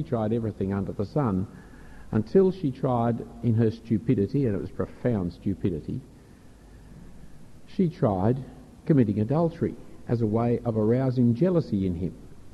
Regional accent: Australia; As an Australian citizen, it is an appalling thing. It is destructive of our society. But I'm a citizen of the kingdom of heaven, first and foremost, and my Australian citizenship is relatively unimportant.

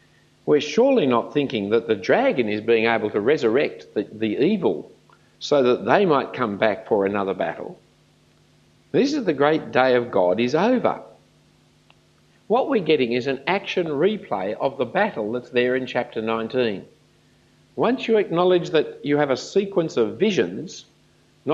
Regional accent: Australia; But remember, friends, I'm an Australian Christian, and most Australian Christians are amillennialists

